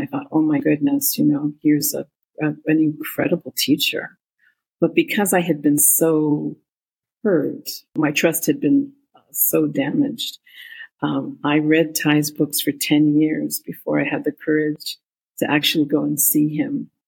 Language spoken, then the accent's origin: English; United States; You know, I'm Mexican American. I was raised Catholic, and I went to Catholic school for all the 12 years of my education.